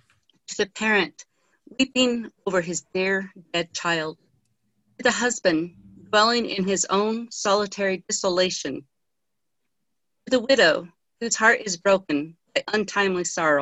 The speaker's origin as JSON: {"language": "English", "town": "Cañon City", "region": "Colorado", "country": "United States", "tie": "born or raised there", "said": "So I grew up in Canyon City, so my family would take me oftentimes up to Greenwood Pioneer Cemetery."}